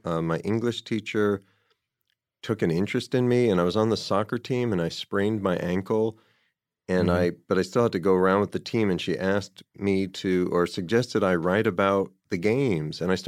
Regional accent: New Jersey, United States; also born or lived in New York City; I'm 54. I was born in New York, and then grew up outside the city, about 30 minutes away in New Jersey.

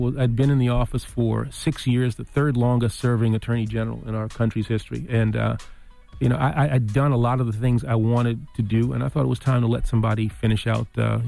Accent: New York, United States; born there; I was born in the Bronx, in Hunts Point.

